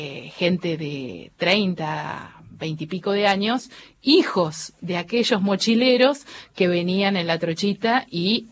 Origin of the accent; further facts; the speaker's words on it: Argentina; como argentinos